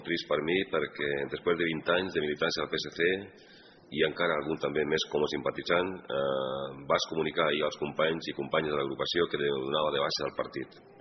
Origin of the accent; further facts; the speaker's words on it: Blanes, Catalonia, Spain; com a candidat a l'alcaldia del meu poble, Blanes.